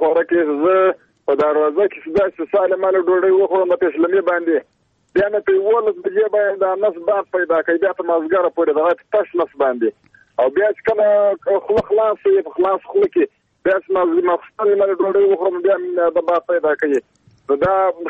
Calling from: Zabul, Afghanistan; د زابل نه دی اړیکه نیولې

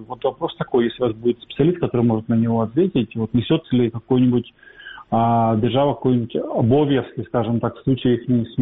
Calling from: Kyiv, Ukraine; Здравствуйте … город Киев.

